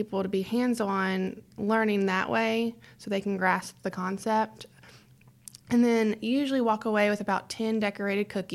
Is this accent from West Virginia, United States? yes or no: yes; South Charleston, West Virginia, United States; South Charleston.